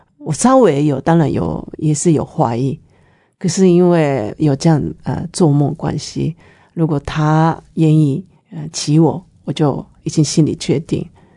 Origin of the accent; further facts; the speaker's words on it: Japan; Chinese is a second language; moved away as an adult; now in Taipei, Taiwan; 现在在台北，就是带教导的很多的原住民朋友们。因为我从日本嫁过来，是我先生丈夫是台湾原住民